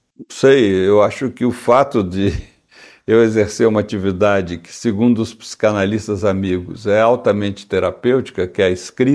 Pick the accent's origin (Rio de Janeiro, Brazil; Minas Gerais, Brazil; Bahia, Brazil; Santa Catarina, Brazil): Minas Gerais, Brazil; eu sou mineiro, né?